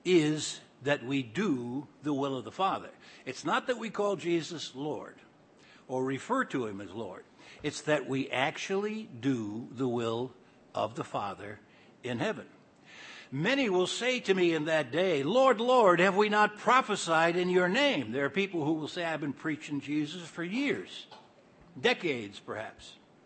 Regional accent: Cleveland, Ohio, United States; On August 2nd, 1980, we were headed for Ohio. Since I was from Cleveland, they asked me to speak in Cleveland.

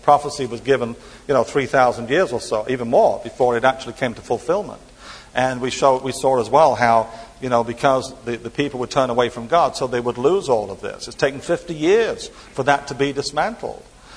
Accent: East of England, United Kingdom; everybody on the bus was from the eastern part of England where I come from.

